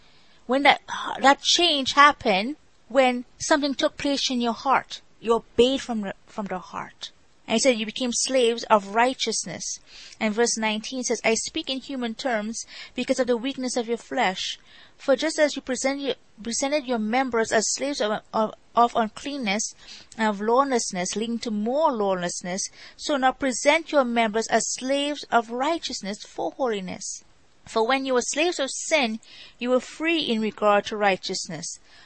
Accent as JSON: {"language": "English", "country": "Trinidad & Tobago", "tie": "born or raised there", "said": "when I was growing up in Trinidad"}